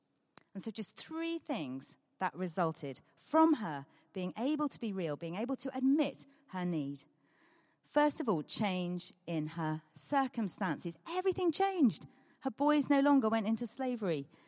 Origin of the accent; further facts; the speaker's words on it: United Kingdom; But we're British, and it's hard.